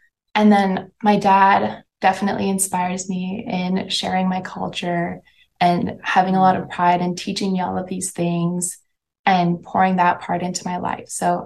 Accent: Northwest Territories, Canada; I do a lot of just telling stories of my life growing up in the North when I was a kid and the different things that my grandparents or my dad taught me.

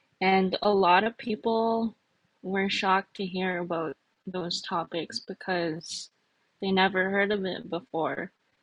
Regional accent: Winnipeg, Manitoba, Canada; I am Swampy Cree, and I am residing in Winnipeg, which I practically grew up like most of my life. I'm 26.

